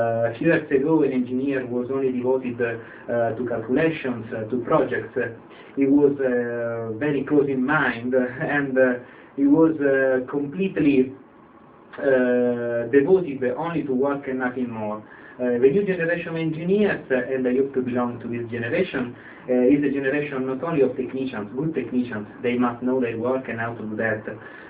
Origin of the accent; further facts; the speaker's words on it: Italy; English is a second language; I am Italian, I come from Italy